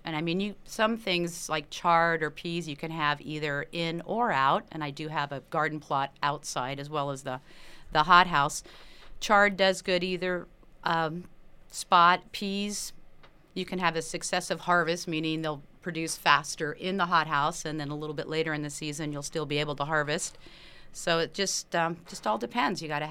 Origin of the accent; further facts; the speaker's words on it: California, United States; now in Ketchikan, United States; I grew up in California. Of course, that's a big agricultural state, the land of the fruits and nuts, as I like to call it.